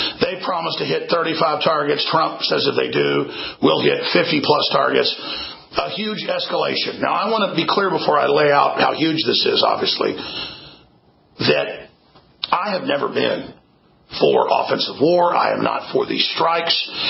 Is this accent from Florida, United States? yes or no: no; Texas, United States; I love it as a Texan.